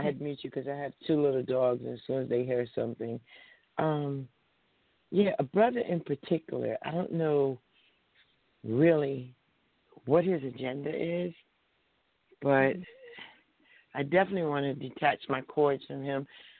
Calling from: New Jersey, United States; I'm calling from New Jersey.

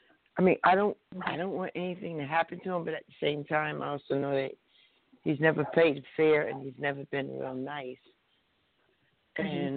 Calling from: New Jersey, United States; I'm calling from New Jersey.

